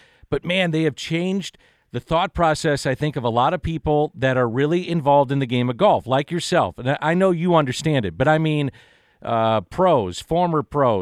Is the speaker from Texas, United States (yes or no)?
no; St. Louis, Missouri, United States; We're both from St. Louis. We love this place. We know what it's about.